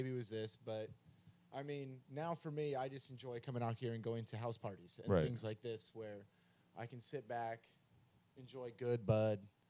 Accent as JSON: {"language": "English", "town": "Las Vegas", "region": "Nevada", "country": "United States", "said": "I'm from Vegas where it was literally they pulled out a lint roller and fucking went through your car"}